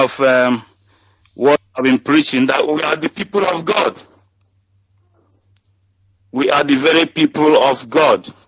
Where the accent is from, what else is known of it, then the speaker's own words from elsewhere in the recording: Obofia Okunano, Enugu State, Nigeria; now in London, United Kingdom; I am from Obofia Okunano in Enugu, Biafra land.